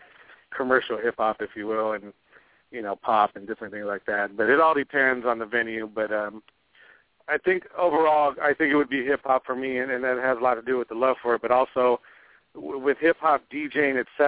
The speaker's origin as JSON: {"language": "English", "town": "Long Beach", "region": "California", "country": "United States", "tie": "born or raised there", "also_born_or_lived": "Compton, United States", "said": "Well, I'm 36 years old. I grew up in North Long Beach, California. I was born in Compton, California. Grew up in North Long Beach."}